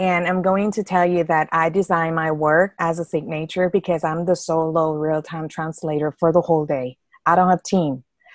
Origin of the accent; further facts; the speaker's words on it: Thailand; Yeah, I'm from Thailand, and actually